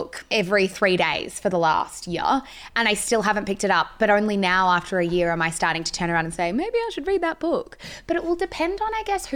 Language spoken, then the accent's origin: English; Sandringham, Victoria, Australia; I grew up in Sandringham.